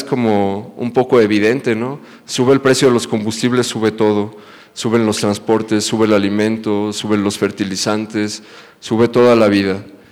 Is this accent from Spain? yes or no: no; Guanajuato, Mexico; me indigna porque yo soy de Guanajuato y en la ciudad en donde yo nací